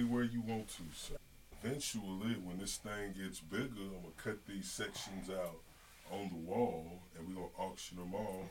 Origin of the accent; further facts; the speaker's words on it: Martinsville, Virginia, United States; I'm from Martinsville. Uh-huh. It's Martinsville Speedway. You know what I'm saying? A lot of people know where I'm from because of the speedway, the turn and ridgeway.